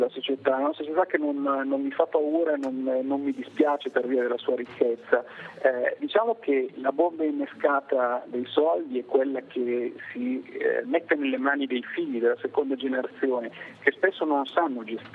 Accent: Vigevano, Lombardy, Italy; Io sono lombardo, sono di Vigevano, una città celebre per la fortuna dei calzaturifici negli anni 60

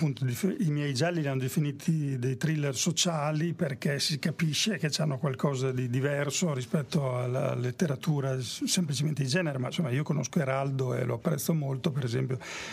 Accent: Bologna, Emilia-Romagna, Italy; visto che io sono bolognese.

